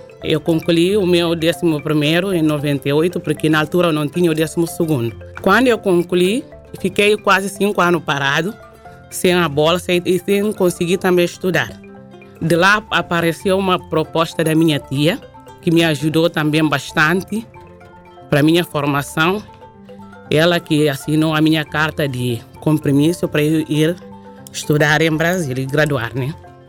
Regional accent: Bissau, Guinea-Bissau; born there; also born or lived in Curitiba; nasci em Bissau em 79, sou licenciada em Psicologia no Brasil, no estado de Paraná, Curitiba.

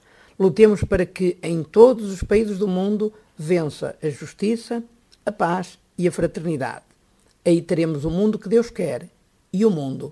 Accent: Portugal; Estou feliz como português perante o que está a acontecer

